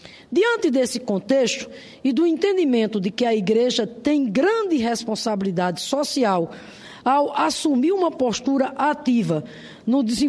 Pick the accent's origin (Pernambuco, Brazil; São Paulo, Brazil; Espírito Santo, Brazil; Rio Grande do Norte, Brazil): Rio Grande do Norte, Brazil; eu quero aqui, portanto, me associar à Igreja Católica lá do meu Estado, que mais uma vez, demonstrando, né, a sua sensibilidade e o seu compromisso, né, com a luta em defesa da cidadania, tomam essa iniciativa de endereçar essa carta ao governador do Rio Grande do Norte